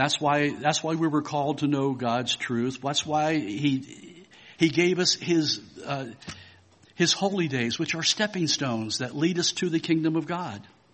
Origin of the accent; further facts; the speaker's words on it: Cincinnati, Ohio, United States; I grew up in the Cincinnati area here. And over on the western side on a farm is where I was born and grew up.